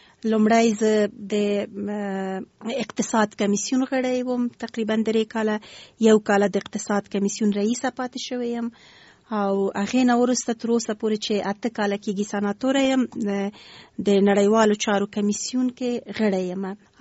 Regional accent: Kabul, Afghanistan; born there; زه د افغانستان یم، ماته هیڅ فرق نه لري، خو په هر صورت باندې بیا هم یو ولایت پورې اړه نیسو. زه د اصلا پلار مې د خوست ده، مور مې د پکتیا ده، او زه په خپله کابل کې زیږیدلی یم

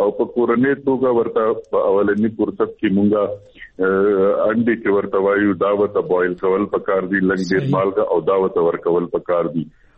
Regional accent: Khyber Pakhtunkhwa, Pakistan; ز خپل د خیبر د قبایلی سره سره تعلق ساتم زموږ وطن د غتیرا زموږ وطن دی زور چکر تکل کلا

